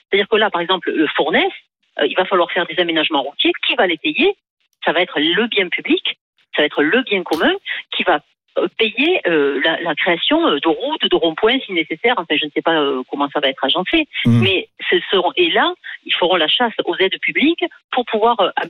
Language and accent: French; France; Je suis française, je pense en euros.